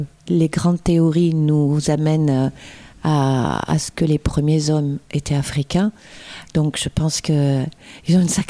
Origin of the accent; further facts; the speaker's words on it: Kinshasa, DR Congo; moved away; j'ai quitté Kinshasa, j'étais, comme on dit en Lingala, moana moisi, une jeune fille. Et aujourd'hui, si j'y retourne, je serai donc une mama.